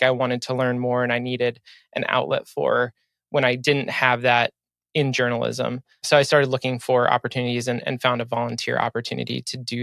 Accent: Maryland, United States; I am from Maryland, just outside of Baltimore.

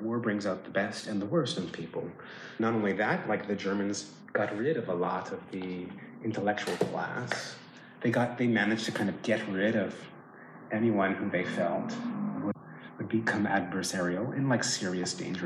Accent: Canada; now in Krakow, Poland; I am a Canadian living now in Krakow, Poland. Been here for about 7 years.

